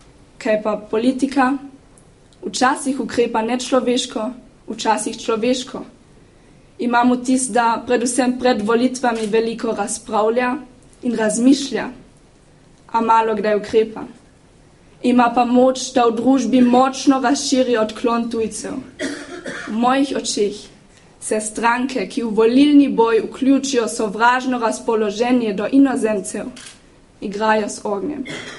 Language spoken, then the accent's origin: Slovenian; Ludmannsdorf, Carinthia, Austria; in stara sem 17 let. Obiskujem 7. B razred slovenske gimnazije in prihajam iz Bilčosa.